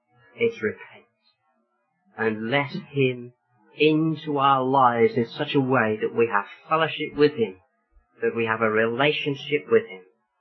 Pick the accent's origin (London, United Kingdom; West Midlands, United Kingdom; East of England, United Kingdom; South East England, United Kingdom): South East England, United Kingdom; Oxford; Many of you know that I came from, my hometown is Oxford. And in the city of Oxford, where I was brought up and where I went to school, I know it like the back of my hand.